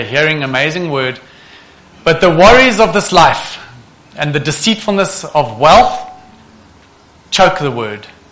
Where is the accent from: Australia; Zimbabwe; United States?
Zimbabwe; I remember I grew up in Zimbabwe